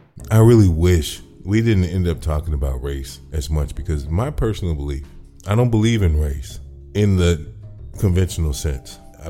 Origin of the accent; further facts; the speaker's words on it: Chicago, Illinois, United States; just like I have one in saying that I'm a Chicagoan